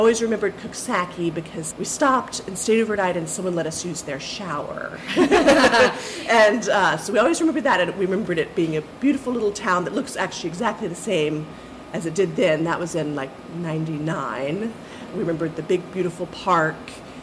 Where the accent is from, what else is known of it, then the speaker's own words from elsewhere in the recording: Charleston, South Carolina, United States; Yes, we grew up in South Carolina in Charleston.